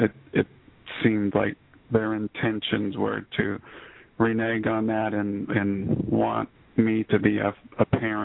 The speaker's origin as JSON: {"language": "English", "region": "Bible Belt", "country": "United States", "tie": "born or raised there", "said": "I grew up in the Bible Belt and really familiar with the church. I spent 18 years pretty immersed, the son of a preacher."}